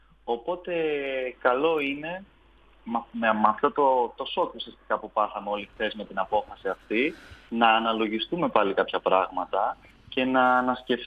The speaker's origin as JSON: {"language": "Greek", "town": "Kallikrateia", "region": "Central Macedonia", "country": "Greece", "said": "Χαιρετίζω έτσι την όμορφη πόλη μας, μιας και εγώ είμαι από την Καλλικράτεια της Χαλκιδικής."}